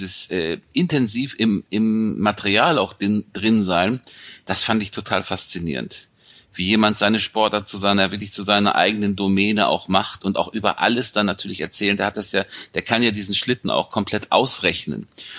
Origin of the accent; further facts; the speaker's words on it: Oldenburg, Lower Saxony, Germany; also born or lived in Bremen; ich komme ja aus dem Norden, aus Oldenburg und Bremen.